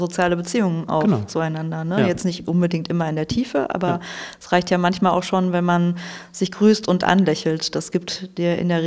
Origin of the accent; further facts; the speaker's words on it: Dortmund, North Rhine-Westphalia, Germany; Ich komme aus Hörde und nicht ich komme aus Dortmund